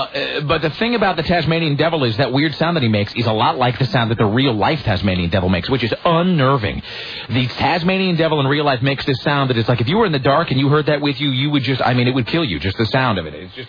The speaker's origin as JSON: {"language": "English", "country": "United States", "said": "And I'm an American."}